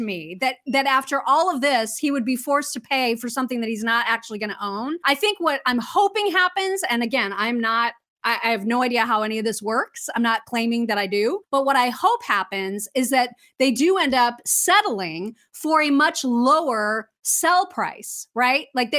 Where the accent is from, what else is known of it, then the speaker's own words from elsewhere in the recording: Indianapolis, Indiana, United States; a story that came from the Indy Star, so my hometown newspaper